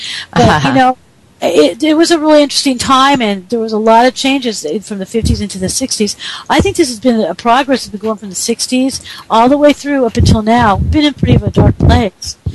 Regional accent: Las Vegas, Nevada, United States; born there; I was born in Vegas, so maybe it's all full circle there.

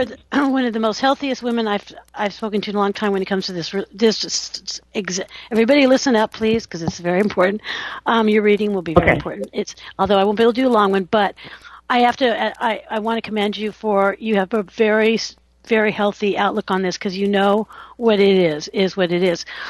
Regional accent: California, United States; Hello, California. Are you there? My hometown. Where are they? Hello. I know. You know our Californians.

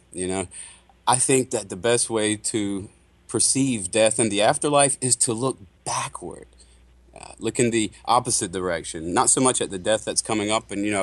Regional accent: North Carolina, United States; born there; I was born in North Carolina and not, you know, Bangladesh

